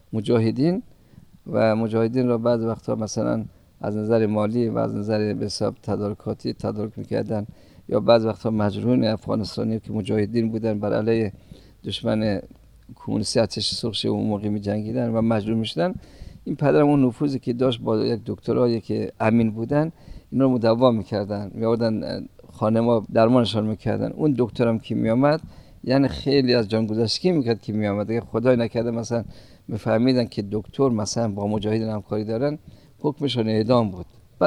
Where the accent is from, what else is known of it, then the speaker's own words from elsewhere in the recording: Kabul, Afghanistan; born there; در قلعه شاده شهر کابل به دنیا آمدم. متولد 1346 هستم.